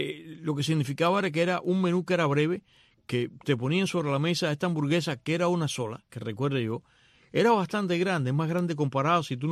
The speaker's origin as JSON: {"language": "Spanish", "country": "Cuba", "moved": "yes", "said": "el año que yo me fui de Cuba"}